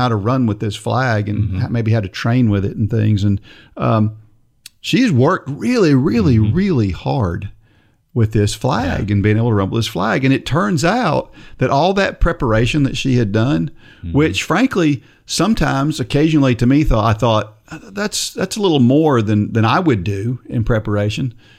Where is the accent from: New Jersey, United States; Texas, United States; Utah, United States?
New Jersey, United States; And I grew up in New Jersey when I was a kid, you know.